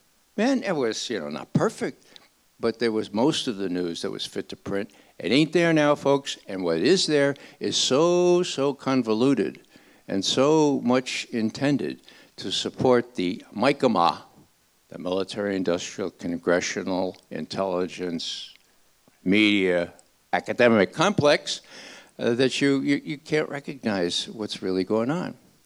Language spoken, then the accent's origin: English; Bronx, New York, United States; Now, I'm from the Bronx, right?